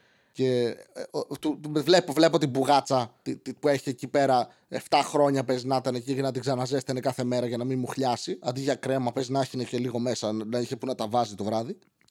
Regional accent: Serres, Central Macedonia, Greece; Εγώ είμαι από Σέρες. Ούτε με αυτά ασχολούμαι, αλλά είμαι από Σέρες.

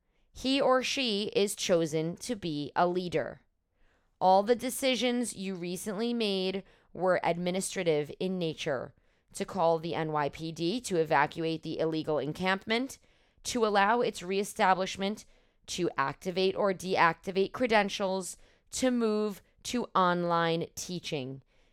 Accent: New York, United States; and I was born and raised in New York.

